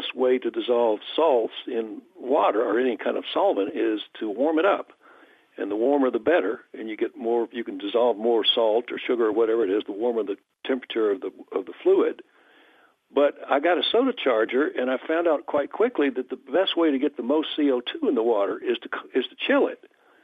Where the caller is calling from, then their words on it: Louisville, Kentucky, United States; Well, I'm calling from Louisville, Kentucky.